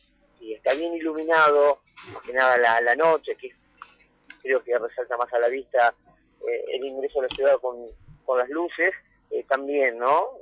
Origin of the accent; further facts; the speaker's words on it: Argentina; Así somos los argentinos.